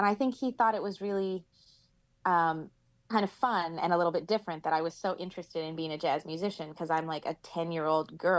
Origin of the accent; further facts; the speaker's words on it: Norman, Oklahoma, United States; I am from Oklahoma. I'm from Norman, Oklahoma, which makes me a Sooner if you guys are a college football fan.